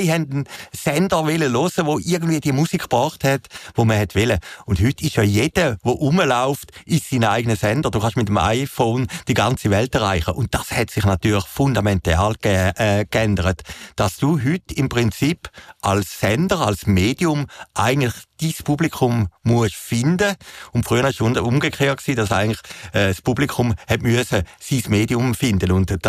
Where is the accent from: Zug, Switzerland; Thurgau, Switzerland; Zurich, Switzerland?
Zurich, Switzerland; Uhwiesen; Das war ein halbes Jahr lang das Thema in Uwiesen, wo ich aufgewachsen bin, im Zürcher Wieland.